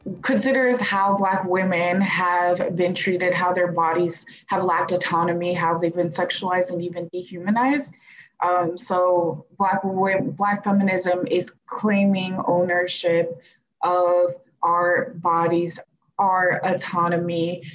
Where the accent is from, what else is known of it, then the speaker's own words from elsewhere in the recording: Tennessee, United States; also born or lived in Ghana; I was born in Ghana to Burundian parents and grew up in the United States, but mostly in Tennessee, right near Southern Adventist University. So that's my heritage and ethnicity.